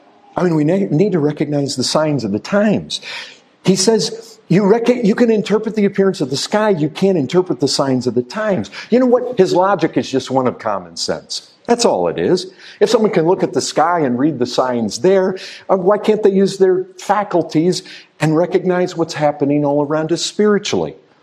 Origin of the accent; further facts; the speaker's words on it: Michigan, United States; where I grew up in Michigan